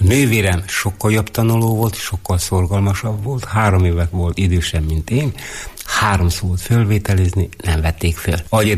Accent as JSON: {"language": "Hungarian", "town": "Gârceiu", "region": "Sălaj", "country": "Romania", "tie": "born or raised there", "said": "Én szilárdsági gyerek vagyok, ott születtem Szilágy Görcsönybe. Apai, anyai ágon gazdálkodtak, paraszt emberek voltak, nagyon szorgalmas paraszt emberek voltak"}